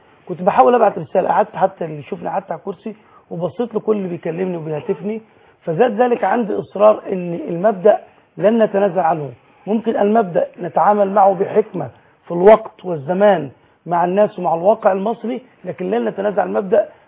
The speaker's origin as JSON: {"language": "Arabic", "country": "Egypt", "said": "في تاريخنا كمصريين"}